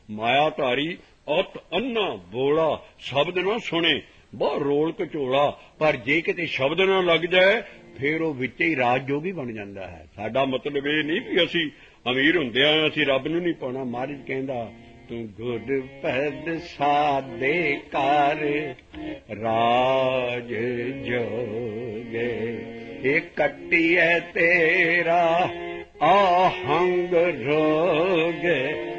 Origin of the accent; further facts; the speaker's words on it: Punjab, India; ਸਾਡਾ ਪਿੰਡ ਬਕੇਰੀਆਲ ਸੀ, ਉੱਥੇ ਅਸੀਂ ਸਾਨੂੰ ਪਹਿਲੀ ਵਾਰੀ ਜਲੰਧਰ ਵੱਡਾ ਇੰਜਣ ਦੇਖਿਆ